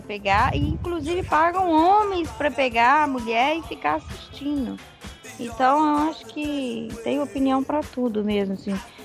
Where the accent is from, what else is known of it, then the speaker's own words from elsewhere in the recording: Minas Gerais, Brazil; Eu sou mineira, bem.